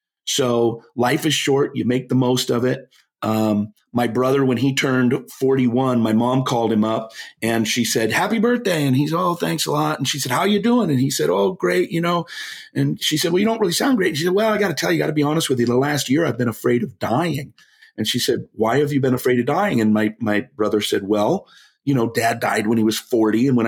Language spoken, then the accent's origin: English; Snoqualmie, Washington, United States; now in Scottsdale, United States; I live in Scottsdale now, but I grew up 50 years in Seattle.